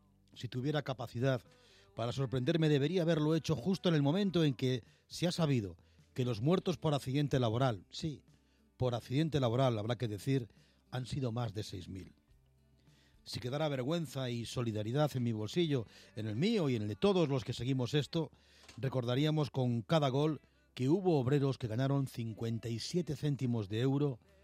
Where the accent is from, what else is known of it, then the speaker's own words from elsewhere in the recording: Spain; como españoles